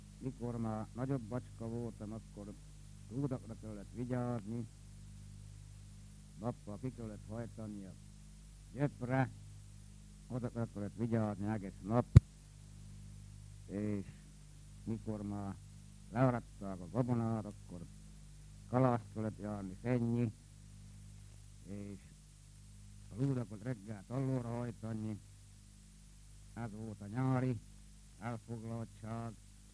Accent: Nagybodak, Hungary; born there; Nagybodakon születtem 1926. szeptember 2-án, kisiparos családból

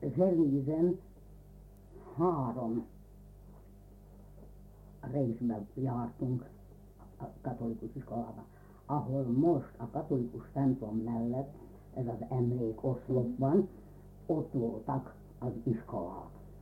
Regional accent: Mikola, Nitra Region, Slovakia; Odahaza Mikolán aztán ugye, ott jel garamnál, a konfnál laktunk, hát ott kezdődtek a gyepek.

